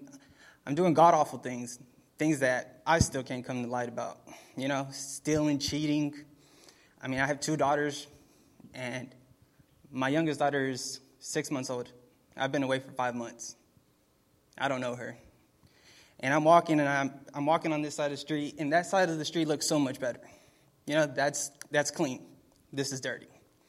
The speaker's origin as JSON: {"language": "English", "town": "Dallas", "region": "Texas", "country": "United States", "said": "I'm from Dallas, Texas. I'm 22 years old."}